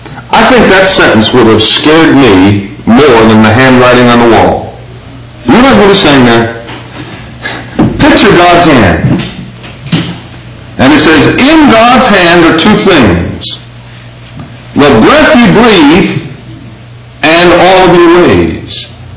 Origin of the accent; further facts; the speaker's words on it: England, United Kingdom; because I'm English, and I probably even pronounced them wrong.